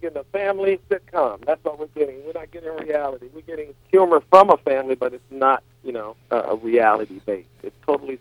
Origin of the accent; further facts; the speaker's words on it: North Carolina, United States; How you doing, North Carolina, my hometown?